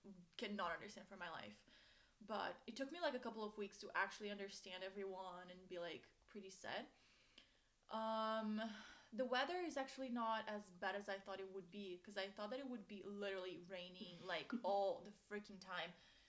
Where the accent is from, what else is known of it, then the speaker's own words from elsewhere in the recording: Brazil; English is a second language; now in Edinburgh, United Kingdom; I literally moved here to Edinburgh to study journalism. And I'm originally from Brazil